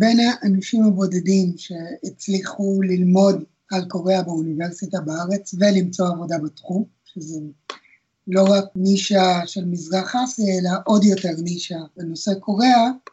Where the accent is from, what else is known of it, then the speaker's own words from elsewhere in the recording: Argentina; Hebrew is a second language; now in Israel; אפילו עוד לפני שעשיתי עלייה, בארגנטינה היה לנו גם טארי וגם אקסטי וקומודור 64, ככה שגיימינג זה משהו שמאוד משך אותי תמיד.